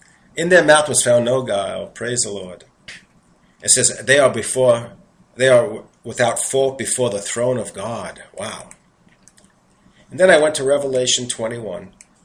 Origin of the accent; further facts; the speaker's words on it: New York, United States; accent: New York; I got to say this with my New York accent. My New York accent, I'm just going to say it.